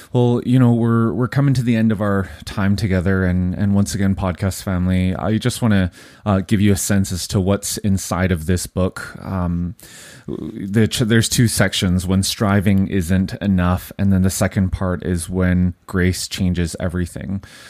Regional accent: Vancouver, British Columbia, Canada; born there; and I was born in Vancouver.

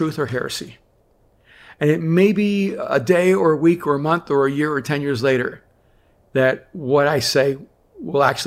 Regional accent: El Salvador; now in United States; even though I'm from El Salvador and my body is designed for soccer.

